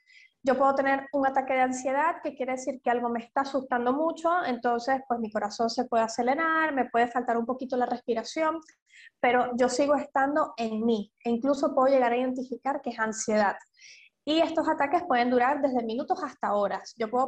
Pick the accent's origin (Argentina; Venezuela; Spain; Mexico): Venezuela; soy venezolana, soy psicóloga.